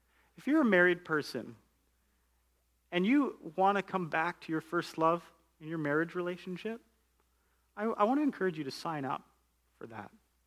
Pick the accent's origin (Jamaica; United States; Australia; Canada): Canada; Alberta; And so we're sitting, and I'm from Alberta, okay?